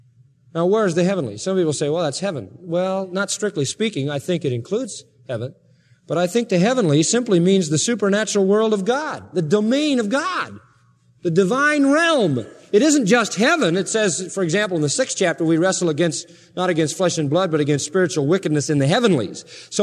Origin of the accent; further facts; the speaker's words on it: United States; Now, I'm an American citizen. No matter where I go in the world, I'm an American citizen.